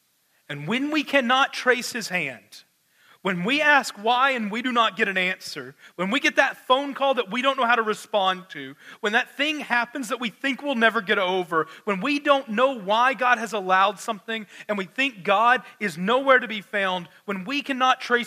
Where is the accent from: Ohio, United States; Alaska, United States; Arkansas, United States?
Arkansas, United States; See, in my hometown, it is a small town there in Arkansas, about 1,263 people, about, right?